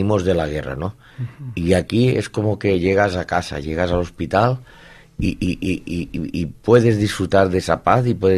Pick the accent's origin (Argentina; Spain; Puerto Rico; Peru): Spain; Amposta, Catalonia; Yo soy de Amposta, soy de la ciudad del sur de Tarragona